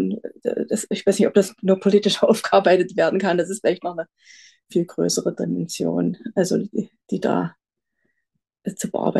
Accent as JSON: {"language": "German", "region": "Thuringia", "country": "Germany", "said": "Ich bin aus Thüringen, Kinder- und Jugendpsychotherapeutin."}